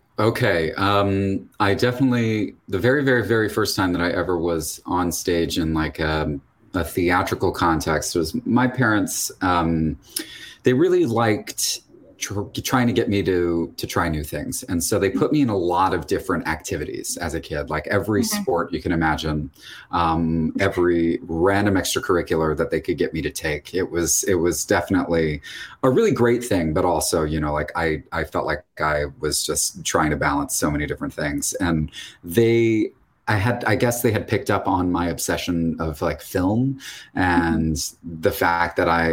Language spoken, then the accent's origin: English; Virginia, United States; born there; also born or lived in North Carolina / Texas; No, I moved around a lot. I always lived in the South. Like I was born in Virginia, and then my dad, for his job, you know, we had to sort of relocate a lot.